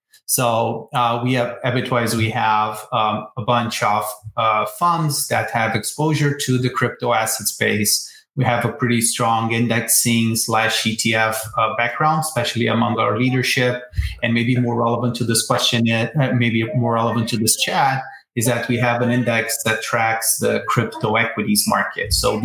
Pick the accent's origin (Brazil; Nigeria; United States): Brazil; I'm originally from Brazil, born and raised there.